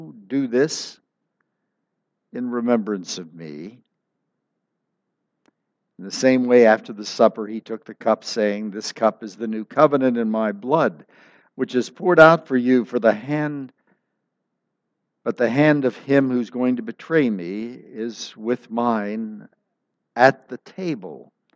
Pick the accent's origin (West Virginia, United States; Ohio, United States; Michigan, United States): West Virginia, United States; Wellsburg; Holy cow, he was from my hometown. Wellsburg, West Virginia.